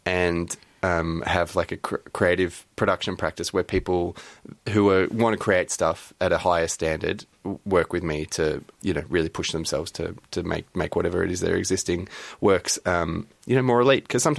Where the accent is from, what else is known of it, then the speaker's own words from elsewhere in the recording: Melbourne, Victoria, Australia; I grew up in Melbourne.